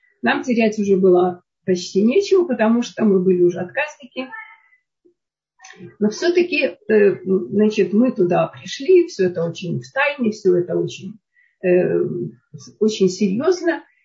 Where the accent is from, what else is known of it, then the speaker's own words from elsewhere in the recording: Lithuania; родившись в Советском Союзе, я выросла в Литве, в очень хорошей семье интеллигентов